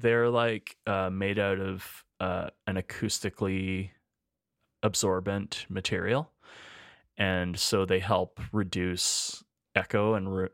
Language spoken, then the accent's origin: English; Edmonton, Alberta, Canada; We're two chefs from Edmonton, Alberta, Canada.